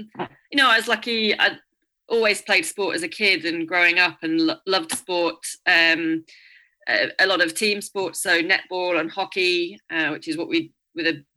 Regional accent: East Midlands, United Kingdom; moved away; also born or lived in Australia; I'm actually from the UK originally. So I was born in Nottinghamshire, which is pretty much in the middle of the UK, just Midlands north of England, and grew up there, and then I moved to Australia

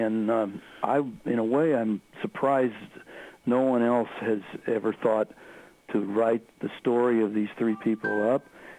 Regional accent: Omaha, Nebraska, United States; I grew up in Omaha, but I always heard the name pronounced Bukamp

